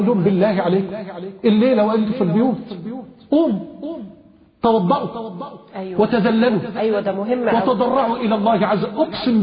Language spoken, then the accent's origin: Arabic; Mansoura, Dakahlia, Egypt; اخ من اخواننا القضاة في المنصوره، وانا من المنصوره